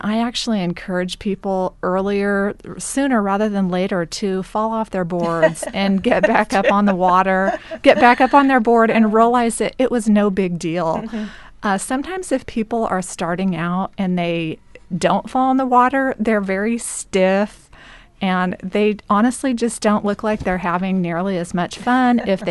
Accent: Astoria, Oregon, United States; also born or lived in Napa; Well, I am a native of Astoria. I grew up in Astoria. I graduated from Astoria High School.

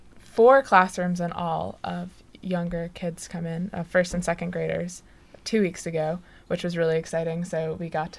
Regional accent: Boston, Massachusetts, United States; now in Somerville, United States; We're from Boston, Massachusetts. Well, we live right outside in Somerville.

